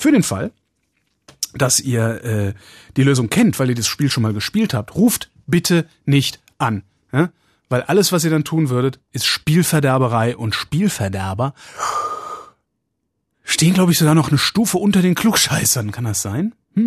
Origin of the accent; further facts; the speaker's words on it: Cologne, North Rhine-Westphalia, Germany; Pissverzell ist ein Wort, das kommt aus meiner Heimat, aus Köln, also aus dem Rheinischen.